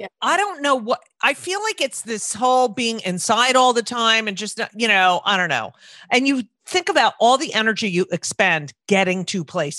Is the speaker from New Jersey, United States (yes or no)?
yes; New Jersey, United States; But I was always interested in this because I grew up in New Jersey.